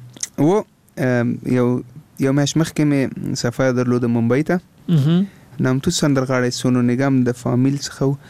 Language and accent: Pashto; Afghanistan; نه زه افغان یم، خو هندي ژبه ما زده کړې